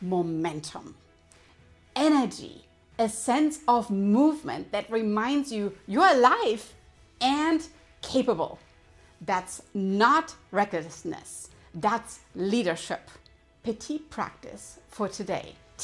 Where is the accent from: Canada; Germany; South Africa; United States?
Germany; I grew up in Germany, and if you grew up there, cars weren't just transportation.